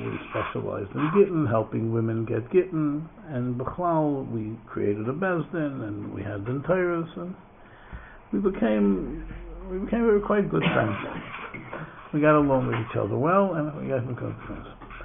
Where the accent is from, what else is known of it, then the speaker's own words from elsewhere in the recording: New York City, New York, United States; I'm a friendly guy. I grew up on the Lower East Side.